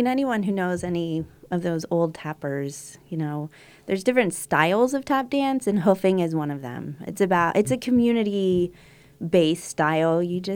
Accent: East Coast, United States; I grew up on the East Coast and studied in New York.

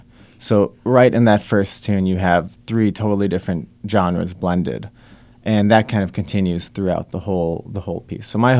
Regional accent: Wichita, Kansas, United States; I was born and raised actually in Wichita, Kansas, and my parents are from Lebanon, and they came during the Lebanese Civil War. And so we became Kansas people

